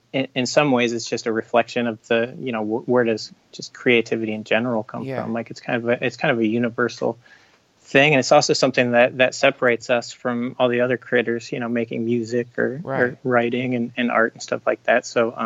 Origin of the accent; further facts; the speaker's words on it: Ohio, United States; Yeah, I'm from Ohio originally. I went to like a small liberal arts college in Ohio